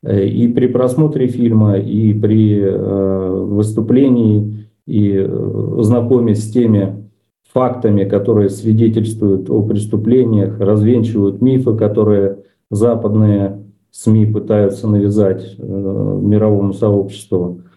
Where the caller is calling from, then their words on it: Tskhinvali, South Ossetia, Georgia; Мы рады из Цхинвала приветствовать всех радиослушателей, зрителей онлайн-трансляции